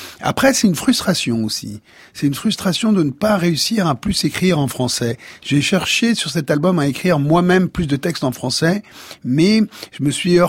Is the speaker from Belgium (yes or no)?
no; Neuilly-sur-Seine, Île-de-France, France; born there; Ouais, enfin, je suis né à Neuilly, mais j'y ai vécu peut-être 6 mois à peine.